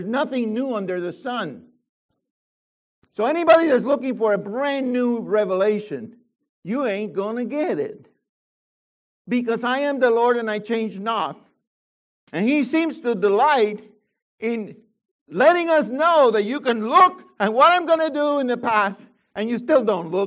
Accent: Puerto Rico; Where are you from? I say, well, I'm from Puerto Rico.

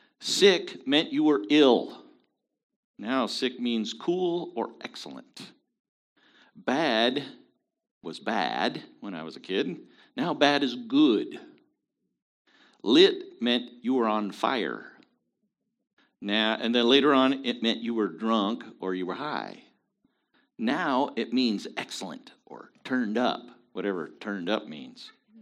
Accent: Pacific Northwest, United States; I'm from the Northwest, you know.

